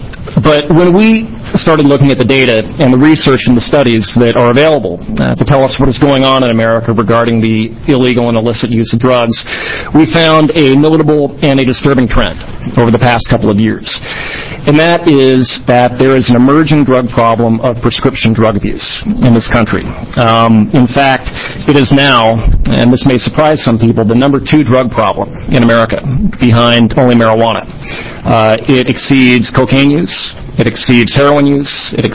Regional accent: Oregon, United States; not only to Oregon, which happens to be my home state, and I'm always glad to get back

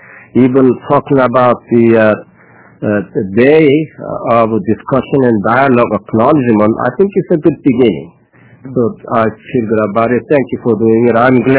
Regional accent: South Korea; But, I'm from Korea.

